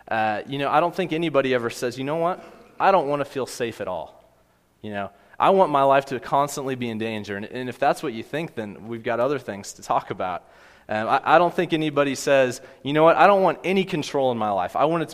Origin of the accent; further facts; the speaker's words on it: Kansas City, United States; Growing up in Kansas City, Sprint was headquartered there.